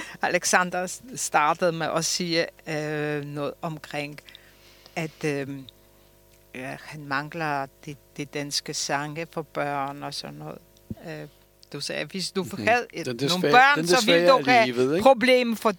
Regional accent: Copenhagen, Capital Region of Denmark, Denmark; så siger jeg fra Østerbro.

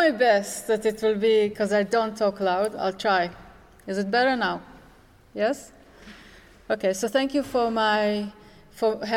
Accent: Israel; As an Israeli, I never had to hide my identity. People would ask me where I'm from, I would say I'm from Israel.

